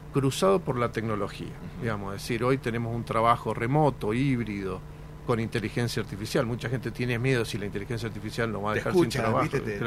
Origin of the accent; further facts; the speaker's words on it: Mendoza, Argentina; No somos extraterrestres, somos